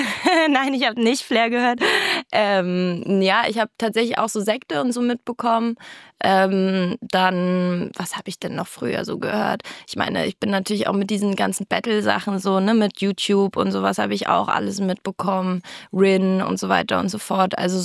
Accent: Berlin, Germany; Tempelhof.

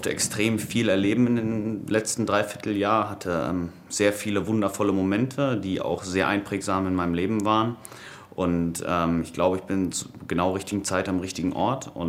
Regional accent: Kiel, Schleswig-Holstein, Germany; now in Berlin, Germany; Natürlich bleibt immer meine Heimat Kiel. Aber mein Zuhause ist Berlin.

